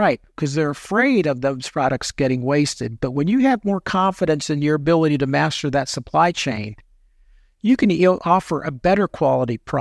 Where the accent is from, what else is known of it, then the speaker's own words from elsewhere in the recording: New York, United States; I was born in Manhattan and then moved outside of the city. So I'm a New Yorker by birth and still identify as a New Yorker.